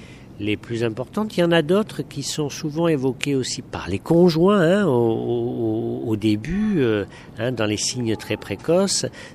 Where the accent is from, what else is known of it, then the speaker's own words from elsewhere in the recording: France; moi je viens de France